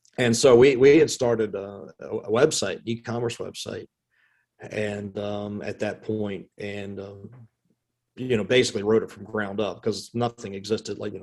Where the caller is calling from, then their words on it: Richmond, Virginia, United States; Richmond, Virginia.